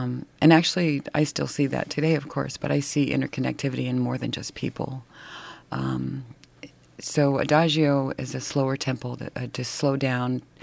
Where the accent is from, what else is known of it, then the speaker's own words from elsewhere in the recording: North Carolina, United States; born there; I was born on the East Coast in North Carolina. And because of my father's work, who he contracted with the military, we ended up living all over the world.